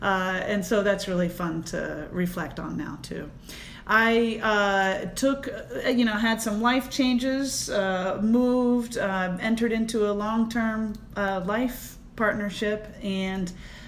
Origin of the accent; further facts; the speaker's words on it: Virginia, United States; Maryland is home. I grew up in Virginia, so that was really special to be there.